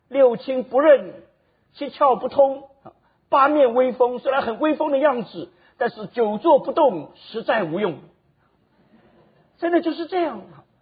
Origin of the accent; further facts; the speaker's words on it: China; 我们中国人也很容易的在我们的民间的信仰和背景当中，我们找到很多的偶像